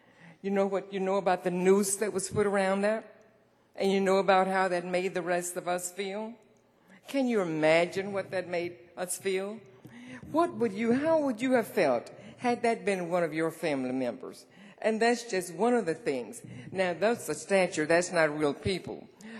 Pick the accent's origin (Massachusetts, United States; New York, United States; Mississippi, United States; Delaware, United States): Mississippi, United States; But what you don't know is that I grew up in the Mississippi Delta, the cotton picking Delta.